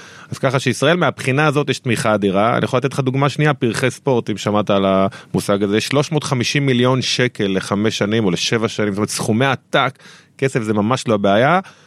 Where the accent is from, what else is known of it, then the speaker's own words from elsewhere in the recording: Bnei Brak, Tel Aviv District, Israel; גדלתי בפרדסקאט, זה היה במקלט, במתנס לידי, וזה היה ענף הספורט היחיד שהיה.